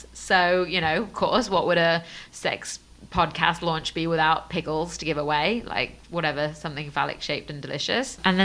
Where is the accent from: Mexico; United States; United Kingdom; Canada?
United Kingdom; England; accent: English; Jamie's been making fun of my English accent all weekend.